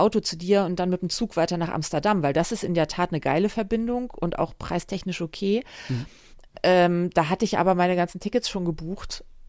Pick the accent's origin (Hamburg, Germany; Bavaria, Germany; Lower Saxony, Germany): Hamburg, Germany; ich als Hamburgerin kann das durchaus verstehen.